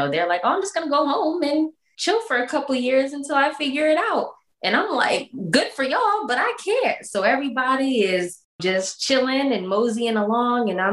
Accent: Delaware, United States; Yeah, so I'm originally from Delaware. I went to college at Old Dominion University in Norfolk, Virginia.

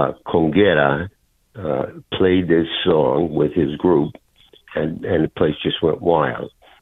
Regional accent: New York, United States; born there; also born or lived in San Juan, Puerto Rico; So I used to live in Puerto Rico for 11 years. I'm a reverse commuter. Mm-hmm. I was born in New York, in the United States, mm-hmm. but I lived in San Juan for 11 years, and I identify closely with the island.

